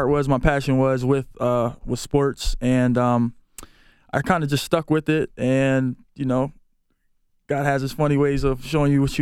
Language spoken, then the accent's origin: English; Bridgeport, Connecticut, United States; I'm from Bridgeport, Connecticut. I'm a Purdue grad.